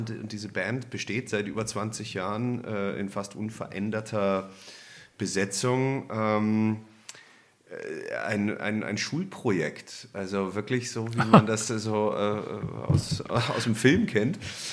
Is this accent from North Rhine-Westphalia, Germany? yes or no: no; Munich, Bavaria, Germany; in München, wo ich herkomme